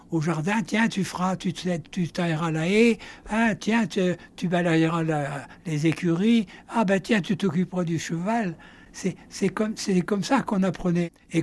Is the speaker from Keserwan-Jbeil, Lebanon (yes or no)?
no; Beirut, Beirut Governorate, Lebanon; Au Liban, à Beyrouth, où je suis né, du reste. Je suis né à Beyrouth.